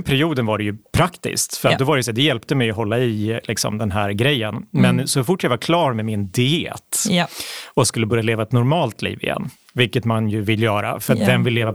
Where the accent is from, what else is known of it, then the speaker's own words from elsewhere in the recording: Borlänge, Dalarna County, Sweden; jag är uppvuxen i Borlänge. Riktigt så här arbetarstad.